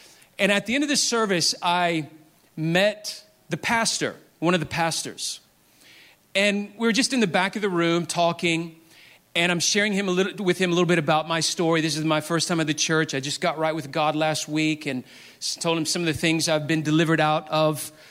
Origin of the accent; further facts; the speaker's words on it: Memphis, Tennessee, United States; I grew up in Memphis. I lived there 25 years and never once visited Graceland.